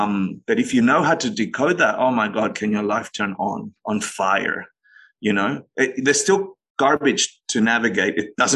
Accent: Australia; also born or lived in Argentina; I was born in Argentina and grew up in Australia.

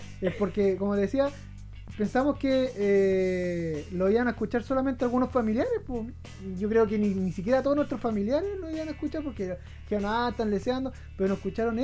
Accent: Chile; soy el tipo chileno normal, según yo.

